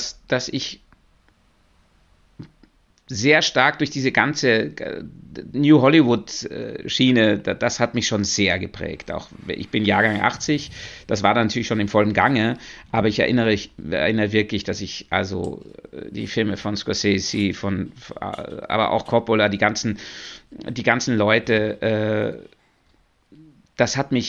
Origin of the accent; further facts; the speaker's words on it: Upper Austria, Austria; ich bin wirklich am Dorf aufgewachsen in Oberösterreich, am Land